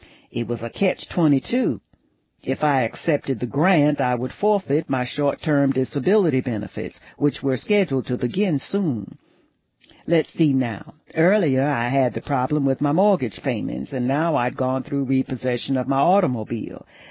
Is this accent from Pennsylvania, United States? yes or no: no; Georgia, United States; I called my Congressman Lindsey Thomas, whom I had known while growing up in South Georgia.